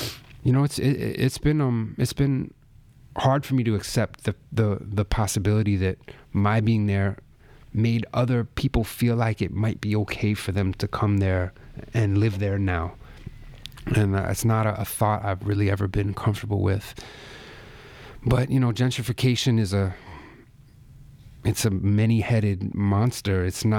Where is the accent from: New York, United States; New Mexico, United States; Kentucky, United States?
New York, United States; I grew up in the Upper West Side when it was not a wealthy neighborhood. It was a middle class and upper middle class in some places.